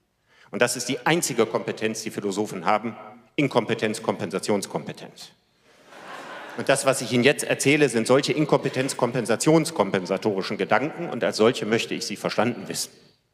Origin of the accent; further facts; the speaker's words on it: Cologne, North Rhine-Westphalia, Germany; wie ich als Kölner sagen würde